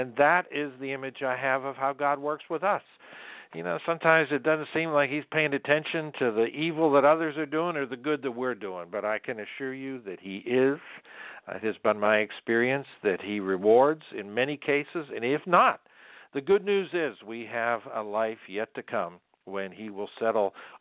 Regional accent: Pennsylvania, United States; also born or lived in Florida; I'm from Pennsylvania, but was down south for 18 years, Orlando for 4 years.

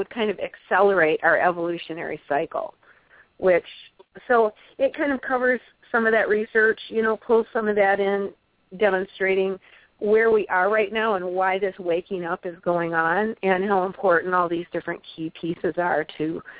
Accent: Michigan, United States; I'm a Colorado person, but I'm from Michigan originally, and I'm living in Grand Haven finishing the book right now

